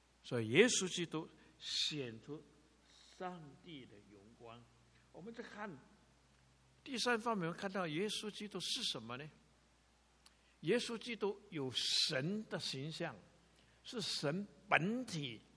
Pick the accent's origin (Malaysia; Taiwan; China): China; 就是我们中国人有四千年、五千年的文化历史，都讲不清楚世界是怎么来的。